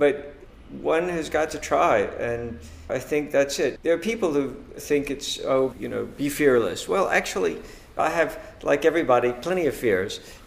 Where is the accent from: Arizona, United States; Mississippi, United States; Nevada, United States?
Mississippi, United States; accent: southern; With my southern accent, yes.